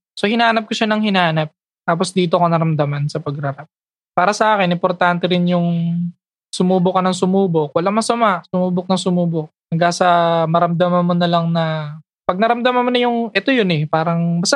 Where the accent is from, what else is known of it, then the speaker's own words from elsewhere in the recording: Caloocan, Metro Manila, Philippines; now in Antipolo, Philippines; Dati, taga Caloocan kami. Yun, tapos lumipat kami dito sa Antipolo. Until now, nandito na kami. For how many years? 14 years yata? 15?